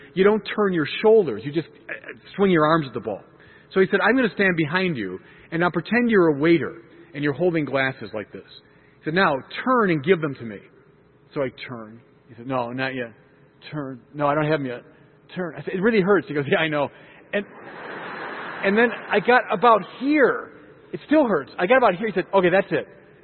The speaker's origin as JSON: {"language": "English", "town": "Chicago", "region": "Illinois", "country": "United States", "said": "I'm a Chicagoan."}